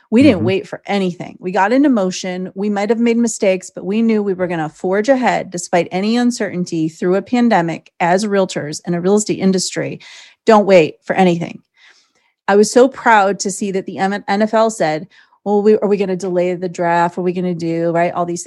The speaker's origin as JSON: {"language": "English", "region": "Michigan", "country": "United States", "said": "So I'm from Michigan originally."}